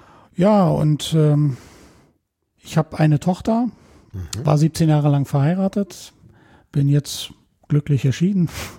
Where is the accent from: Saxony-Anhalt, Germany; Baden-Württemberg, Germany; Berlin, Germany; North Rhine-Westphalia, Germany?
Berlin, Germany; Also Rixdorf haben wir gewohnt damals, als ich ein Kleinkind war. Und geboren bin ich irgendwie im Krankenhaus Neukölln oder so. Mhm. Weiß nicht genau. Also auf jeden Fall in Neukölln.